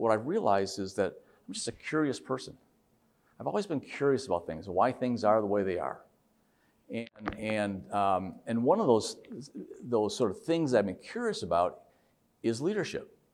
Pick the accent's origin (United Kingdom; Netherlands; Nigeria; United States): United States; Wheaton, Illinois; And so I grew up in Wheaton